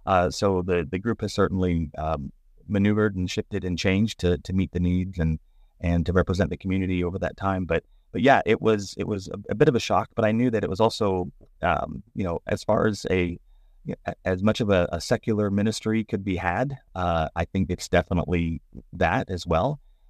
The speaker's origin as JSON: {"language": "English", "region": "Florida", "country": "United States", "tie": "born or raised there", "lives_now": "Chattanooga, United States", "said": "Growing up in Florida and then grad school in Atlanta, and Chattanooga for me is pretty north. But it's been awesome ever since, all 21 years of it."}